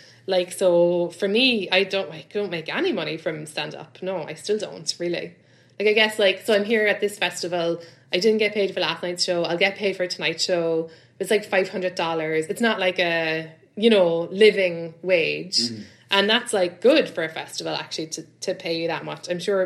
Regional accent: London, United Kingdom; Because like, I come from London where, you know, like, you do a few shows a week and you get like £60, £100

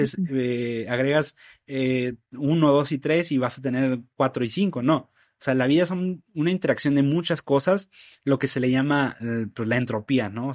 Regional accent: Nuevo Laredo, Tamaulipas, Mexico; Hace unas semanas di una plática de mi ciudad natal, Nuevo Laredo, soy de allá

